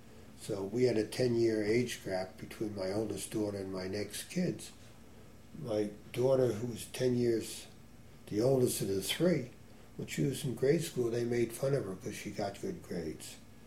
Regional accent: Hillsdale, New York, United States; When growing up in Hillsdale, and Hudson would be the same, maybe not to that degree

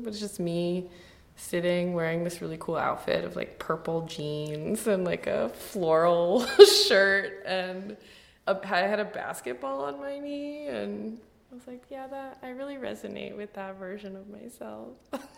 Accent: Chicago, Illinois, United States; I grew up in Chicago proper, and then my mom moved about an hour outside.

